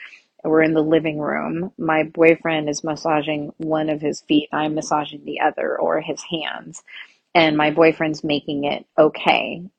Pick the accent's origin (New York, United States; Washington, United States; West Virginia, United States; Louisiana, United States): Washington, United States; Kirkland; I'm from Kirkland, Washington.